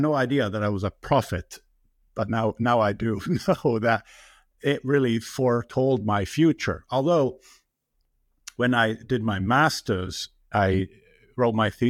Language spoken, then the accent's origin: English; Finland; I'm Finnish Canadian, Ruth. My father is from Finnish Lapland and my mother is from British Columbia in Canada. And I was brought up in Finland